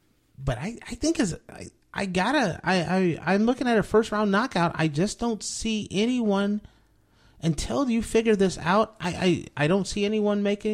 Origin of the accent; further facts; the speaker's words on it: Ohio, United States; I'm from Ohio. I'm a big